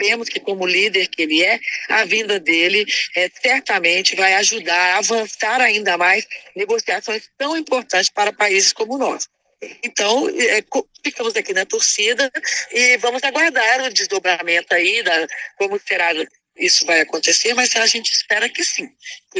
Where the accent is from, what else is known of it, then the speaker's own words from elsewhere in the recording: Brazil; Afinal de contas, como brasileiros, a gente se relaciona com esses espaços naturais.